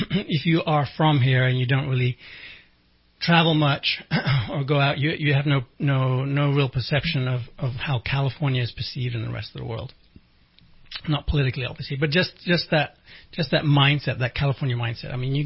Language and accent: English; Amsterdam, North Holland, Netherlands; also born or lived in England / Los Angeles, United States; See, I was born in England, grew up in Amsterdam, spent 25 years in L.A.